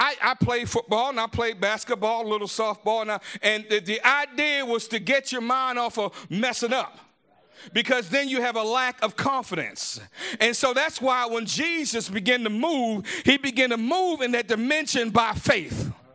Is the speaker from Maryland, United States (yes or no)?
yes; Baltimore, Maryland, United States; I'm from Baltimore, you see.